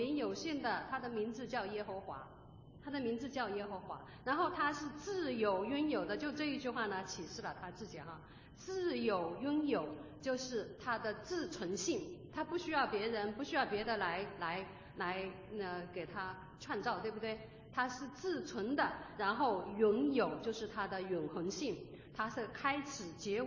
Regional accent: China; 我们平常我们中国人呢就喜欢常常就说老天爷哈

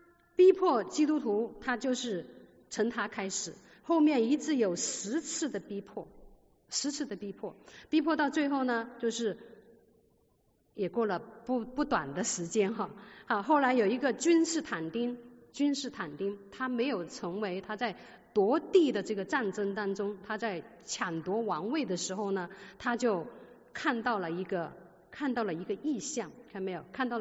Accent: China; 就像我们都是中国人一样的

